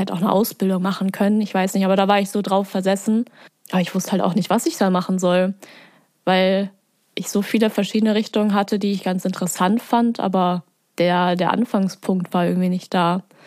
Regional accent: Germany; Ich komme halt nicht direkt aus Bremen, ja. Ich komme aus so einem Dörfchen daneben. Deswegen kannte ich hier noch nicht die ganzen einzelnen Orte.

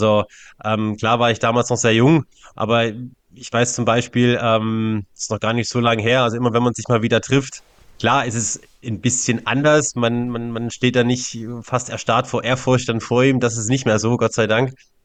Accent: Grand Est, France; als gebürtiger Elsässer, wenn man da keine Affinität zum französischen Wein hat, dann wäre ja irgendwas verkehrt gelaufen.

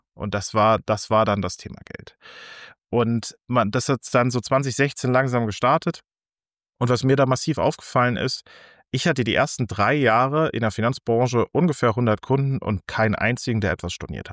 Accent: Schleswig-Holstein, Germany; also born or lived in Neuruppin / Dresden; Geboren bin ich im schönen Brandenburg in Neuruppin, aufgewachsen zum Großteil in Schleswig-Holstein, zum Studium der Psychologie dann nach Dresden gezogen, so 2015

